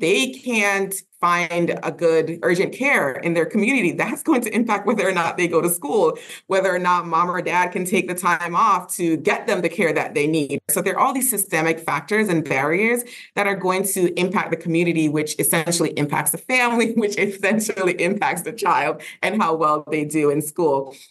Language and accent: English; Florida, United States; I'm from Florida where we don't have a good transportation system.